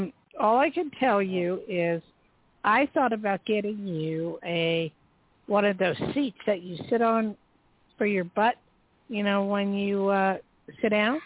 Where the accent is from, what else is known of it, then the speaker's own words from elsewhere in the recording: New Jersey, United States; also born or lived in Lakewood / Newark; Well, I'm from Jersey, but, you know, we have different accents